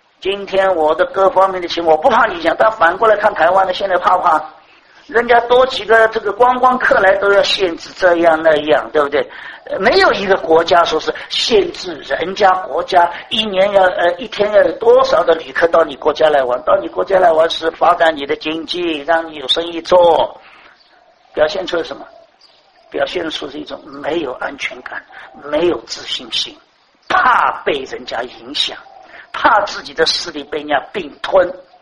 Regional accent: China; 我们是中国人

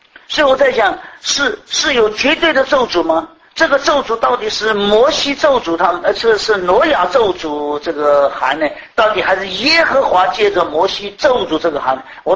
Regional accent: Shanghai, China; 他知道我上海人怎么样

